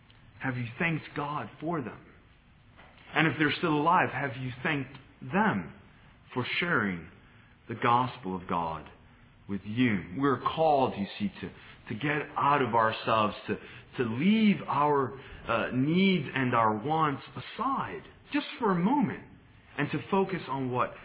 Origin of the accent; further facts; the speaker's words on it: New York City, New York, United States; I grew up in New York City in a railroad apartment